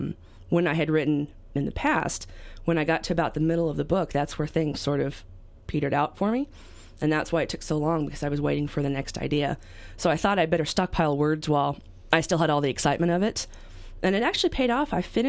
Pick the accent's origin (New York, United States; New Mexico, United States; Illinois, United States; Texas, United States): New Mexico, United States; now in California, United States; I moved from New Mexico, and I found that while I loved living here, I was also homesick.